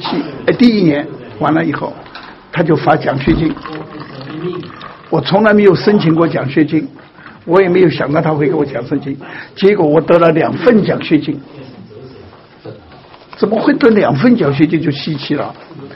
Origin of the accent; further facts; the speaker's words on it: Sichuan, China; 而且我是四川人